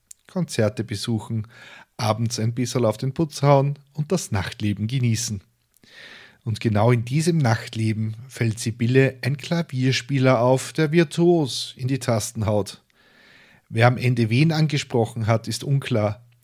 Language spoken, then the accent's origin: German; Lower Austria, Austria; man im Waldviertel immer noch als Herr und Frau Baron angesprochen. Das ist übrigens bis heute so. Ich bin in der Nähe aufgewachsen